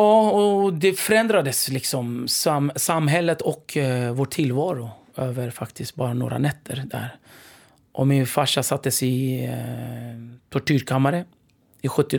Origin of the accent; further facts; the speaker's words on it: Turkey; now in Sweden; För vi är kurder då, och vi flydde från den turkiska delen av Kurdistan som är ockuperad av Turkiet.